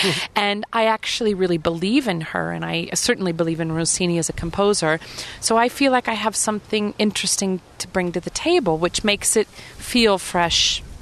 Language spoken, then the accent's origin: English; Kansas City, Missouri, United States; I get to go to my hometown in Kansas City